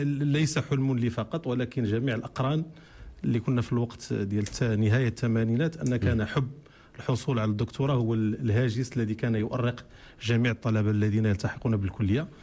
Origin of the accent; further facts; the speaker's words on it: Casablanca-Settat, Morocco; born there; نواحي إقليم ستات، وبالضبط بني مسكين الغربية.